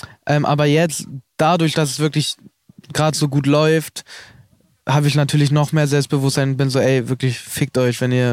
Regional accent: Leipzig, Saxony, Germany; in Leipzig ist halt auch meine Heimatstadt.

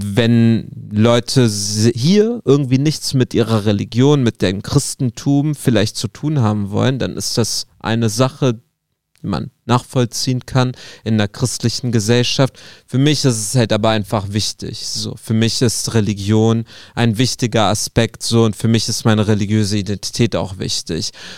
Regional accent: Saudi Arabia; ich war mein Leben lang Muslim, ich bin in Saudi aufgewachsen, ich habe 5-mal am Tag gebetet

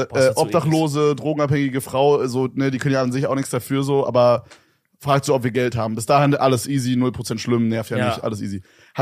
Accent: Berlin, Germany; Und ich komme aus Berlin, Digga.

